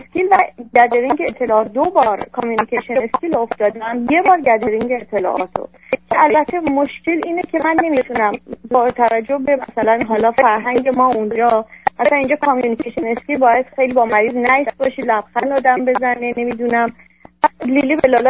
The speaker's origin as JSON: {"language": "Persian", "country": "Iran", "moved": "as an adult", "lives_now": "United States", "said": "من پزشک متخصص از ایران هستم، اومدم اینجا"}